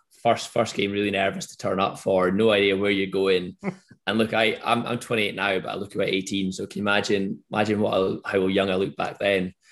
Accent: Montrose, Scotland, United Kingdom; I'm from Montrose, I don't have a posh voice.

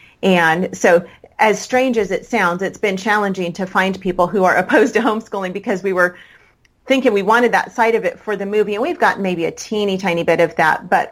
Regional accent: California, United States; now in Savannah, United States; Right now, we are in the Savannah, Georgia area. This is not home for us. Like you said, we are from California.

